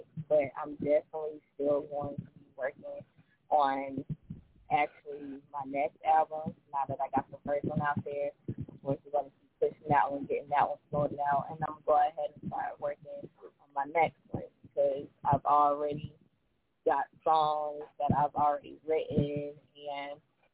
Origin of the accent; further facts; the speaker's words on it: Prattville, Alabama, United States; Like I said, I'm from Prattville, Alabama.